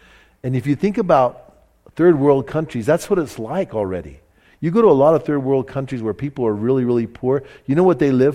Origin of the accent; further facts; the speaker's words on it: United States; So that's, for us as an American, if something like this was to happen to us, can you imagine how we would freak?